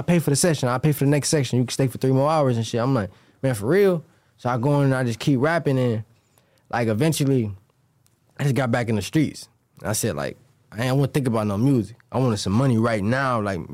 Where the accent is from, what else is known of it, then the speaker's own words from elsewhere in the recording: Cleveland, Ohio, United States; my upbringing, though, it was rough because I grew up on St. Clair. So, like.